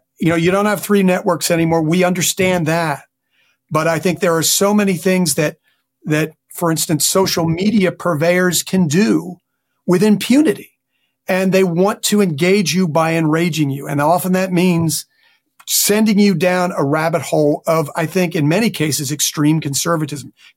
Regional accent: Texas, United States; Ted Cruz in my home state of Texas adopted that to great effect in his campaign.

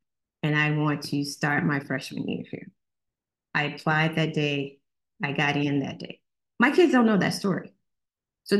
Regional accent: Mississippi, United States; I grew up in Mississippi. Most of my classmates either went to Alcorn or Jackson State or Tougaloo or Mississippi Valley State.

